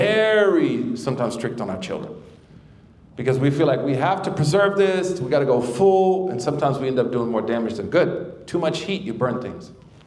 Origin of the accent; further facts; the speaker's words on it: Oklahoma, United States; I'm from Oklahoma, we barely speak, you know, that we say dadgummit.